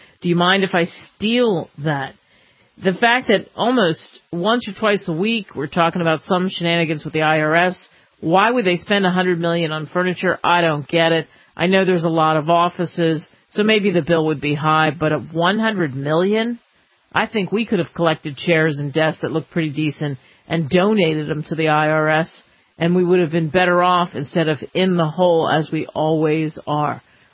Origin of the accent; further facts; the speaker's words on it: Pennsylvania, United States; I grew up in outside of Philadelphia and rooted for the Phillies.